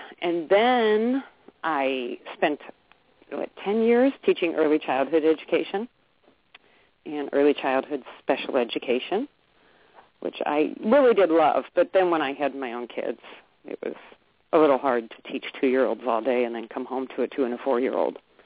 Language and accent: English; St. Louis, Missouri, United States; Yeah, I grew up right here in St. Louis, Missouri, which I love. St. Louis is kind of a city with a kind of a small town feel, but I like it.